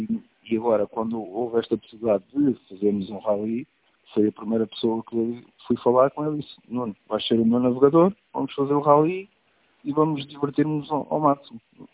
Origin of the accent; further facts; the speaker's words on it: Pitanceira de Cima, Portugal; born there; Exatamente na aldeia da Pitanceira de cima. Desde miúdo que eu via o rally